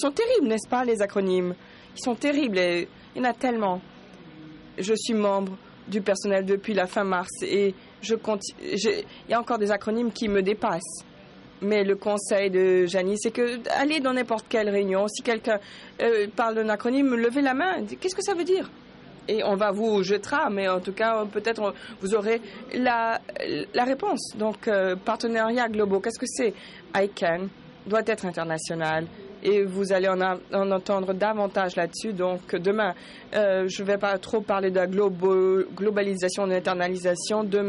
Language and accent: French; England, United Kingdom; French is a second language; C'est parce que moi, je ne suis pas de Bruxelles. D'après vous, d'où viens-je? Je suis anglais.